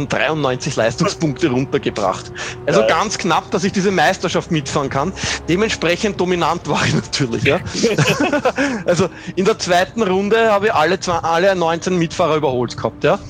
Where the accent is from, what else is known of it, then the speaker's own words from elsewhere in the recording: Austria; ich als Österreicher